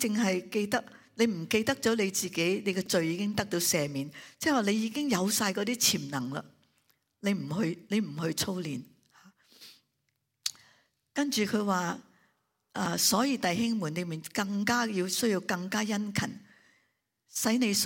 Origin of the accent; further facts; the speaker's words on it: China; 这些我们中国人 很正的